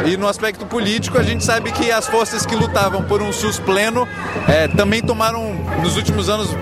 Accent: Brasília, Federal District, Brazil; Sou de Brasília, então conheci uma versão brasiliense dessa luta

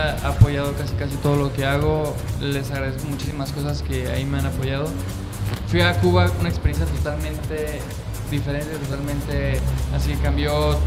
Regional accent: Guadalajara, Jalisco, Mexico; No, pues más que nada soy aquí tapatío

